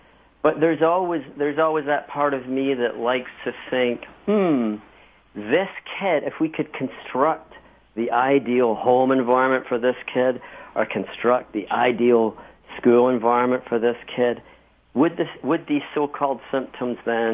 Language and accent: English; Scotland, United Kingdom; I was born and raised in Scotland and came through the Scottish education system, which, you know, is far more, at least back in the 60s when I was a kid, far more rigid